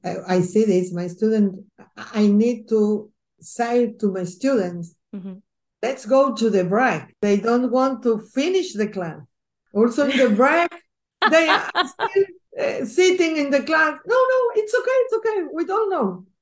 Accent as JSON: {"language": "English", "country": "Argentina", "tie": "born or raised there", "said": "I grew up and studied in Argentina, where I was had the fortune to experiment in many styles of education, including my secondary studies completed during the military directorship."}